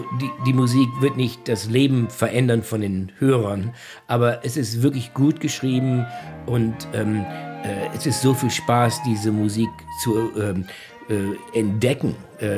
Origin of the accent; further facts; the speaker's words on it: Germany; German is a second language; now in United States; Und ich bin ein Immigrant. Ich war geboren in Deutschland, aufgewachsen, aber dann gezogen nach Amerika. Ich bin ein Immigrant.